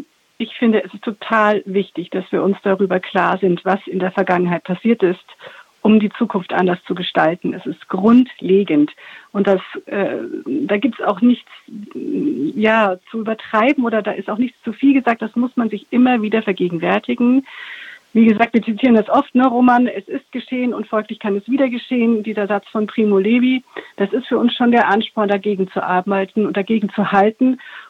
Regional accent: Augsburg, Bavaria, Germany; born there; meine Geburtsstadt Augsburg, die ja so komplett zerstört war

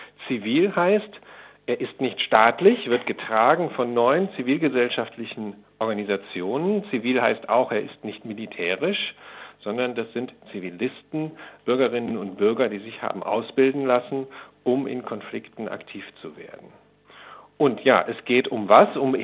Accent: Berlin, Germany; Wenn ich das jetzt für mich, ich bin Berliner, überlege, ich wohne in der Nähe des Mauerparks

